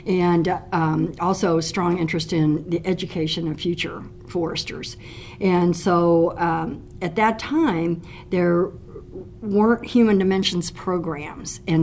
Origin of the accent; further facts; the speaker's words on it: Illinois, United States; also born or lived in Oklahoma / Atlanta; Spent a couple of years in Oklahoma, several years in Atlanta, because my dad was in med school and all that. And then we moved up to Southern Illinois and spent several years up there.